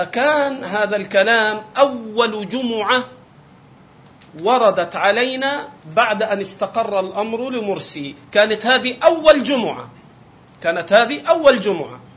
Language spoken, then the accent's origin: Arabic; Egypt; كنا في مصر